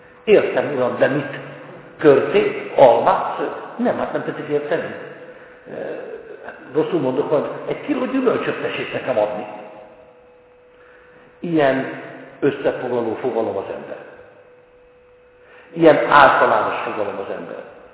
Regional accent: Hungary; Mint ahogy mi magyarok vagyunk, pedig lehet, hogy itt ülnek olyan, akikben német vér folyik, vagy orosz, vagy zsidó, vagy francia, vagy szikány, vagy bármilyen.

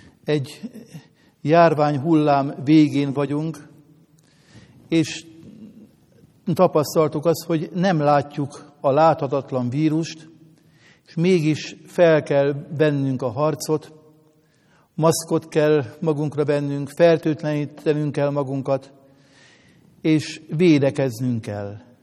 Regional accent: Hungary; én hálás vagyok Istennek, hogy magyarnak születtem, és a magyar nép tagja lehetek. Ám ha azt mondom, hogy magyar református keresztjén vagyok

